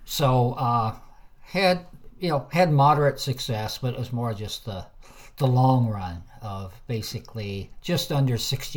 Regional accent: California, United States; Oh, originally north coast of California, Humboldt County. It's a born and raised on the coast, about 100 miles south of Oregon, right on the coast.

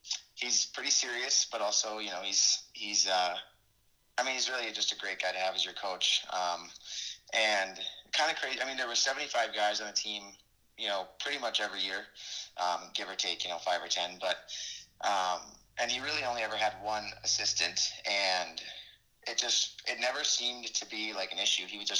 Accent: Stillwater, Minnesota, United States; I'm from Stillwater. Like I said, big running community there.

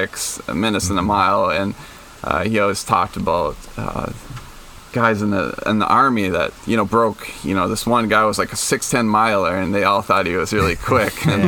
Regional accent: Duluth, Minnesota, United States; because growing up in Duluth, I was big into hockey

